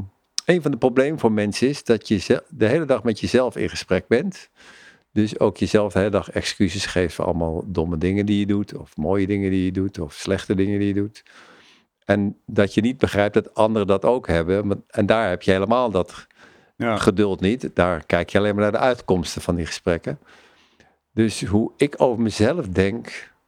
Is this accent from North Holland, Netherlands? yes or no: yes; North Holland, Netherlands; Maar ik ben natuurlijk niet alleen maar Joods. Ik ben ook een Nederlander en ik kom uit Gooien